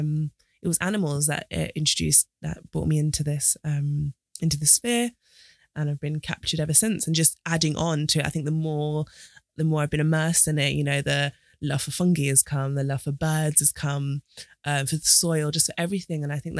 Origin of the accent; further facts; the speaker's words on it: Doncaster, Yorkshire and the Humber, United Kingdom; born there; I was born in Doncaster in South Yorkshire.